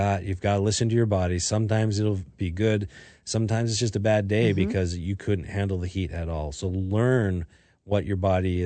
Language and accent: English; Canada; I learned this as a kid growing up in Canada because we would go into from saunas